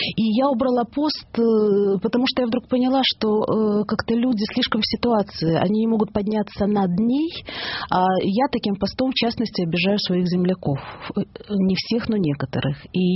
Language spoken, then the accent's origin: Russian; Odesa, Odesa Oblast, Ukraine; я родилась в Одессе.